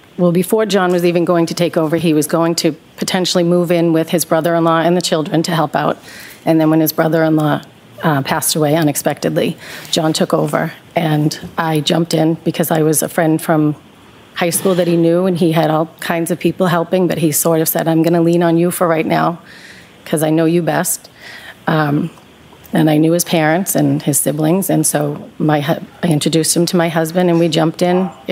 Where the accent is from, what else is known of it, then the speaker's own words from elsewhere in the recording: Boston, Massachusetts, United States; now in Canton, United States; I was raised in the Boston area, North Shore, South Shore. I went to high school in Braintree, and I moved to Canton about 12 years ago.